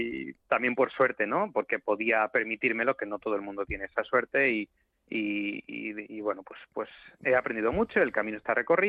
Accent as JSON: {"language": "Spanish", "region": "Andalusia", "country": "Spain", "said": "Andalucía, porque es mi tierra"}